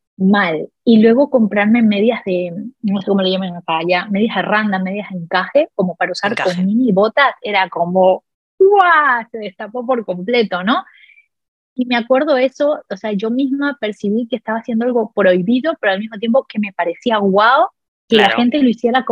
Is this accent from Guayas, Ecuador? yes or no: yes; Guayaquil, Guayas, Ecuador; Porque en Guayaquil, que es de donde soy, que es la costa